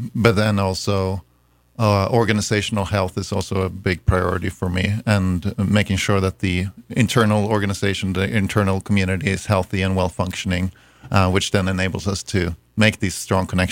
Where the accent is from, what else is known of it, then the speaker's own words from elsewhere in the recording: Gothenburg, Västra Götaland, Sweden; now in United States; I'm originally from Sweden, Gothenburg, Sweden, and I've lived in the U.S. since 2011.